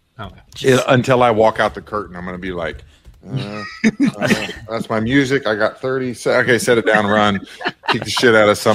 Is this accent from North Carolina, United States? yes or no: no; Kansas City, Missouri, United States; I've always been a Chiefs fan, just growing up in Kansas City and going to the tailgates and barbecues.